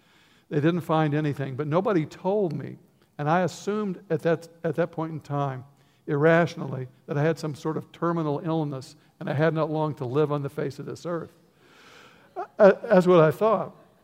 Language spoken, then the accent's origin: English; Vincennes, Indiana, United States; On the way back, I got into Indiana near my hometown of Vincennes, about a half hour away.